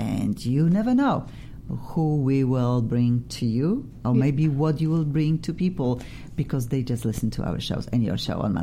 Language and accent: English; Poland; English is a second language; I'm originally from Europe, from Poland, and I needed to file for my visa, working visa, all of these things.